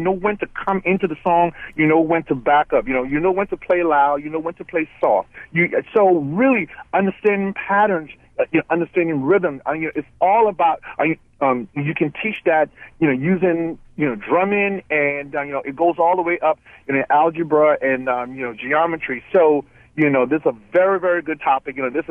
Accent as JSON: {"language": "English", "country": "Liberia", "said": "I'm originally from West Africa, Liberia"}